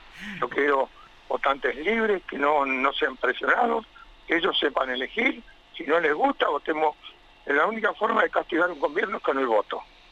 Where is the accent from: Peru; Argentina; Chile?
Argentina; Neuquén; somos neuquinos, nos eligió el pueblo de Neuquén